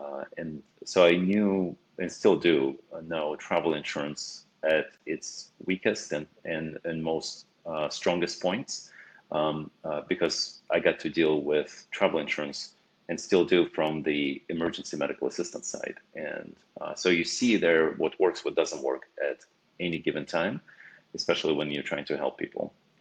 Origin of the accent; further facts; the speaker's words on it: Russia; Because growing up in Russia, of course, you know, it's a bit different from if you grow up in the United States.